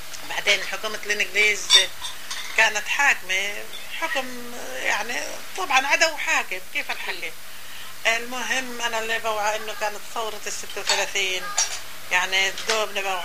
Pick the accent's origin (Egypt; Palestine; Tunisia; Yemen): Palestine; Saffuriya; moved away; لما احنا طلعنا من فلسطين وتركناهن بالدير احنا كنا يعني معاملتنا بصفوري